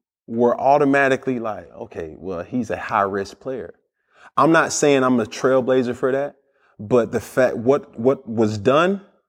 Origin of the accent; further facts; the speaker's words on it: Atlanta, Georgia, United States; I'm going to say it for the fourth time. I'm from Atlanta, Georgia, bro.